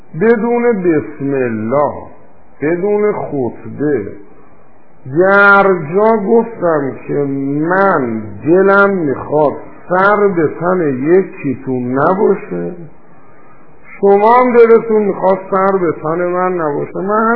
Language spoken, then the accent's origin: Persian; Iran; ما دوتایی ایرانی هستیم، دوتایی هم مسلمونیم، دوتایی هم مال یه خاکیم